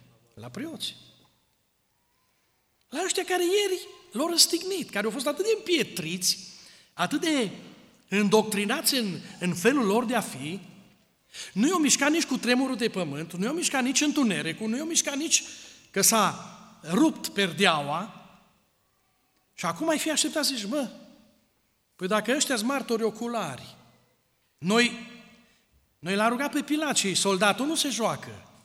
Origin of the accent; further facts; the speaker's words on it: Romania; Să nu uităm că noi suntem români și nu te schimbi așa de pe o zi pe alta să fii austriac în felul tău de gândire.